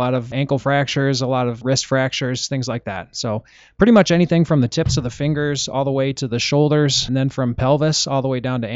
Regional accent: Des Moines, Iowa, United States; also born or lived in Minnesota / Michigan; So I'm from Des Moines, Iowa originally. Grew up just right by Roosevelt High School. Went to Des Moines Christian High School

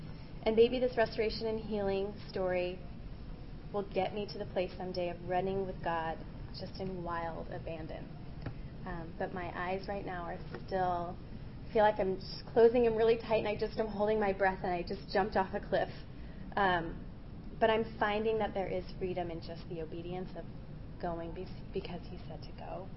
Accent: Mission Viejo, California, United States; Because I had lived in Mission Viejo before. I grew up in Mission Viejo.

